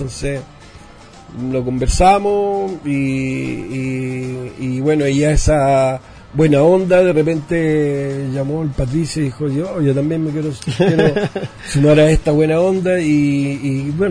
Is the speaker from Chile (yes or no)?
yes; San Joaquín, Santiago Metropolitan, Chile; nacimos en San Miguel, después fuimos a San Joaquín, pero el barrio, las calles, todo es parte de mi vida, en el fondo.